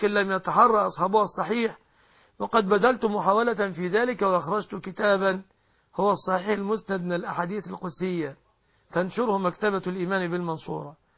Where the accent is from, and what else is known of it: Egypt